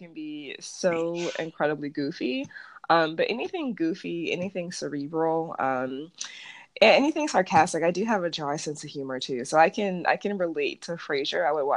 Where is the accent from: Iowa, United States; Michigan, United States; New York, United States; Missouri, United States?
Michigan, United States; Detroit; moved away as an adult; also born or lived in Chicago / Arizona; now in California, United States; I am from Detroit, Michigan, and I kind of slowly made my way out west, doing my grad work in Chicago, then going to Arizona, and now here in California.